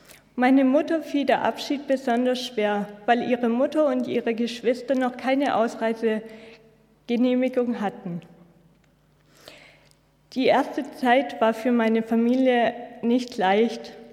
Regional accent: Germany; also born or lived in Romania; Ich bin im April 1980 in Rumänien geboren. Bereits ein Jahr später sind meine Eltern, mein Bruder und ich mit einigen meiner Verwandten nach Deutschland ausgesiedelt.

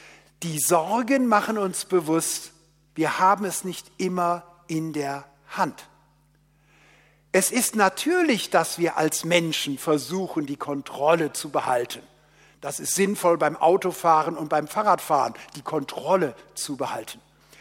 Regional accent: Rhineland, Germany; Wir als Rheinländer, wir geben das Geld aus, das wir nicht haben

